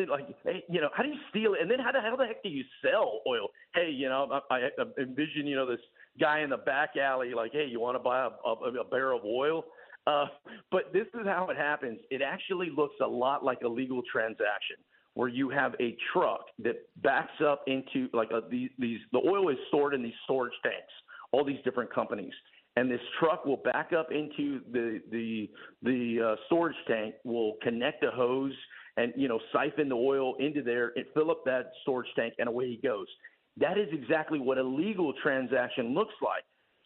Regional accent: Texas, United States; I'm a Republican. I'm a Texan. I love to fight.

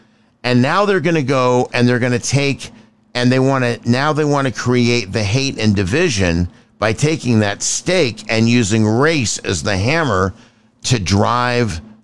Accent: New York, United States; Now in New York, as New Yorker, there was another state

